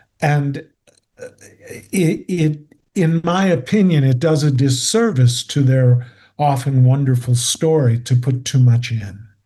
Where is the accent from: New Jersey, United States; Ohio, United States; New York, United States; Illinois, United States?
Illinois, United States; Chicago; from the time I was growing up in Chicago, I had different jobs up until 17 years old.